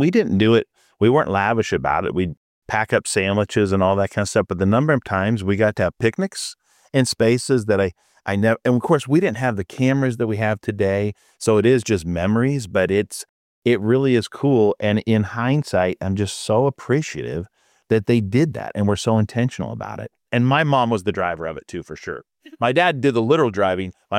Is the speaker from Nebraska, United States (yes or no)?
yes; Lincoln, Nebraska, United States; Well, I grew up in Lincoln, Nebraska, and I had three siblings